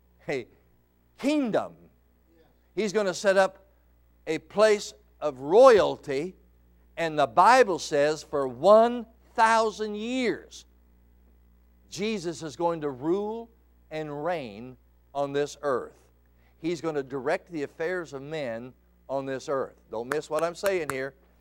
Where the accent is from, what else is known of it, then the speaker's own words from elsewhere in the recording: Colorado, United States; I was raised in Colorado.